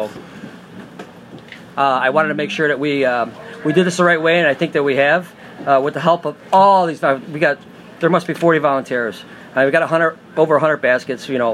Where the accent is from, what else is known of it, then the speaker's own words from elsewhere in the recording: Chicago, Illinois, United States; Southside. I grew up Midway Airport.